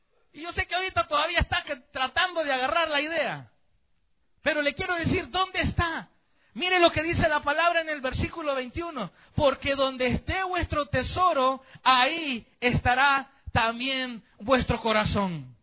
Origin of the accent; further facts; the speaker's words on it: Chalatenango, El Salvador; cuando yo le digo que soy de allá por Chalatenango o El Salvador